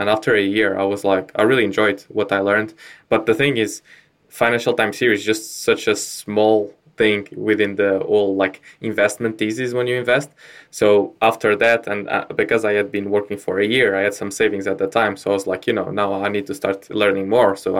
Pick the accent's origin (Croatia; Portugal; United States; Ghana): Portugal; English is a second language; moved away as an adult; also born or lived in London; I'm originally from Portugal.